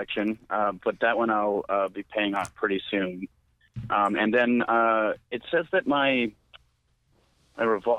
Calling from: Los Angeles, California, United States; Los Angeles.

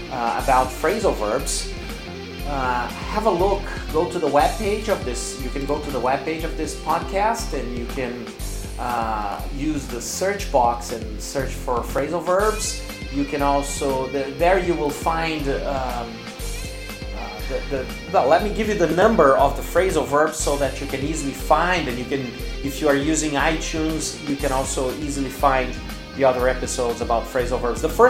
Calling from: Porto Alegre, Rio Grande do Sul, Brazil; English is a second language

